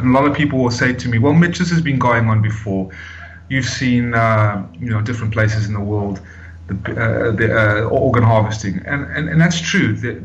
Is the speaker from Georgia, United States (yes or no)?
yes; Atlanta, Georgia, United States; also born or lived in South Africa; I'm a native-born South African, raised in America, in Atlanta, Georgia, for 25 years as an American citizen.